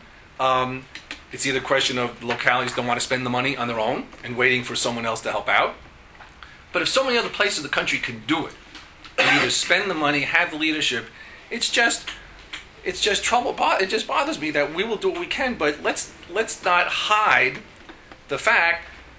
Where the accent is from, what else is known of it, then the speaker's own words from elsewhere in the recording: Harrison, New York, United States; My hometown of Harrison, 50 years, haven't reassessed.